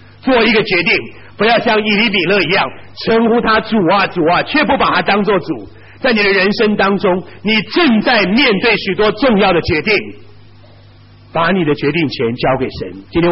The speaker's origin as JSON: {"language": "Chinese", "country": "Taiwan", "said": "我说我从台湾来"}